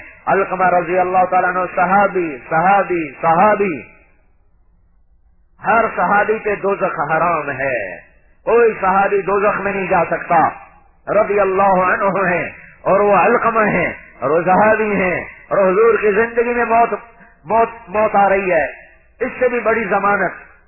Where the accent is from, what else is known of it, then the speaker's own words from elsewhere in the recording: Multan, Punjab, Pakistan; یہیں ملتان میں ہمارا گاؤں، یہاں سے گئی تھا ملتان، یہاں سے کوئی 50 میل. پیدائش سول ہسپتال ملتان پتہ نہیں کب ہوئی تھی، 1953 یاد ہے